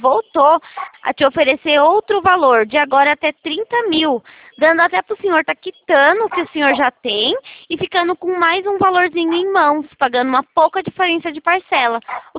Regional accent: Itatiba, São Paulo, Brazil; eu sou de Itatiba

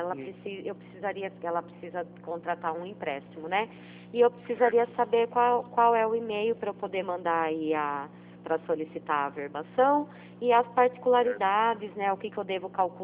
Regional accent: Itu, São Paulo, Brazil; eu sou de Itu, viu?

